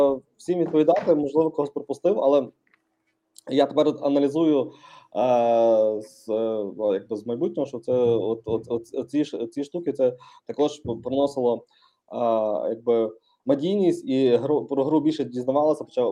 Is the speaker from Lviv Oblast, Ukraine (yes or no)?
yes; Khodoriv, Lviv Oblast, Ukraine; accent: Lviv; можна сказати, ходорівська, тому що я виріс в Ходорові, невелике місто під Львовом, 60 кілометрів